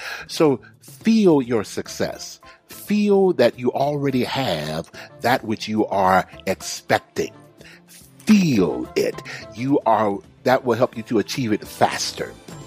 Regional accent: Houston, Texas, United States; Now, y'all know my hometown is Houston, so I can't say too much.

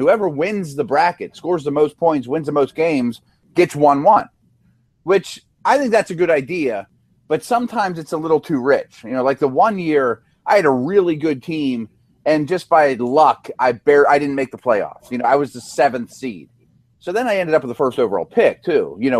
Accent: Pittsburgh, Pennsylvania, United States; My favorite tanking story ever, everyone knows I'm from Pittsburgh.

